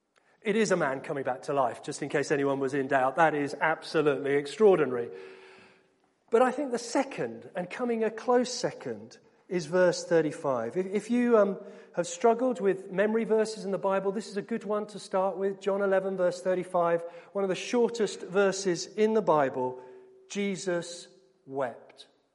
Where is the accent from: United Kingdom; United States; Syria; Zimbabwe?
United Kingdom; We're British, or we apologise if we're crying.